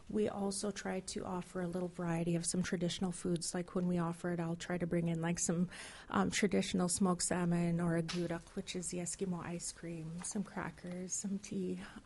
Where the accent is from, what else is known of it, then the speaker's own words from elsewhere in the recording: Dillingham, Alaska, United States; born and raised in Dillingham, as I had said.